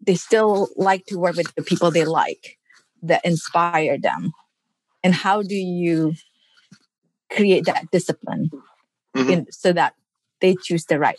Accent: Indonesia; English is a second language; moved away; also born or lived in Switzerland; I came from different culture, different country growing up. I grew up in Indonesia.

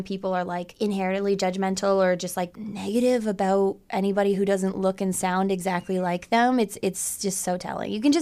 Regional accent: Essex, Ontario, Canada; no, I'm from Essex.

